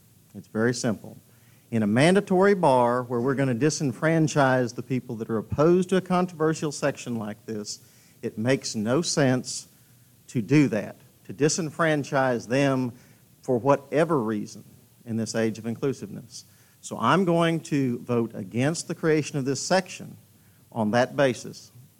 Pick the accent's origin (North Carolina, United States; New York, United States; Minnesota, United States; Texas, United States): Texas, United States; Texarkana; I come from Texarkana in East Texas